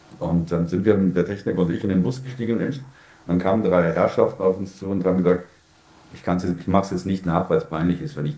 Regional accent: Germany; accent: German; now in Vienna, Austria; dass es langsam nur noch wirklich mein Akzent ist, der mich zum Deutschen werden lässt. Also ich bin in allem inzwischen so Wiener, und so Österreicher

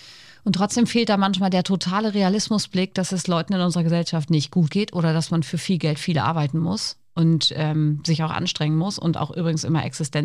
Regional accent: Twistringen, Lower Saxony, Germany; Ich bin ja in Twistringen geboren, im katholischen Twistringen.

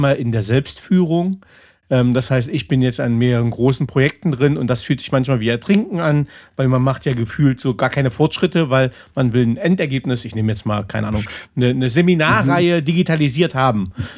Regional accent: Saxony-Anhalt, Germany; ich bin Preuße, ich komme aus Sachsen-Anhalt

